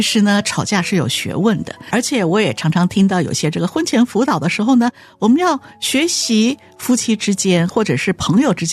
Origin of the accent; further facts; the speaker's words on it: China; 所以我们中国人很喜欢说没事没事，可是呢事儿大得很。